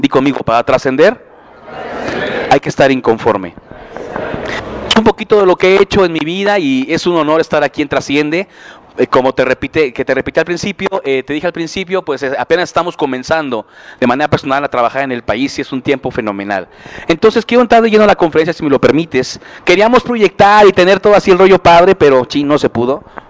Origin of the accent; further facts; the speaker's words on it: Mexico; Y extrañamente apenas estamos comenzando ahora en México, ¿no? En mi país, extrañamente apenas estamos comenzando a hacer algo trascendental